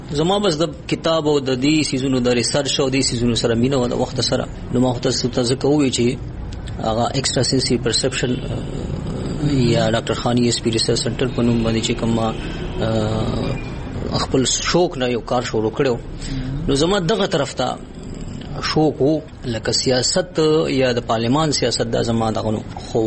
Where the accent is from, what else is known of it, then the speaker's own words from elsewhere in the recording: Taru Jaba, Khyber Pakhtunkhwa, Pakistan; زه د تارو جبې سره تعلق ساتم او هلته پیدا شوم او لوی شوی، او تقریبا په پېښور، سوات دغه علاقې دي.